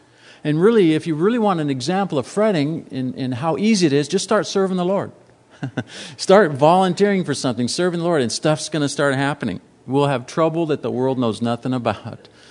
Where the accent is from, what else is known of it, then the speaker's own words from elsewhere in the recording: El Cajon, California, United States; Now, I grew up out in East El Cajon as a kid, and I played on Rattlesnake Mountain. That was my playground